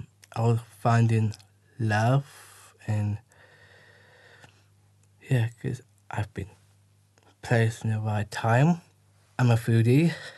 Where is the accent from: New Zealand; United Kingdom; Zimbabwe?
New Zealand; I am a New Zealander as I represent my country as a power swimmer.